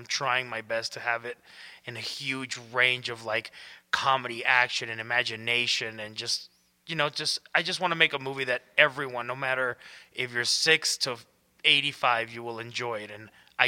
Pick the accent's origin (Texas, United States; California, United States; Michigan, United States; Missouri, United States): Texas, United States; born there; first language es; I mean, I was born in Texas, but all my family is from Mexico. So we were very, you speak English at school, you speak Spanish in the house. So that was a good way of keeping both languages.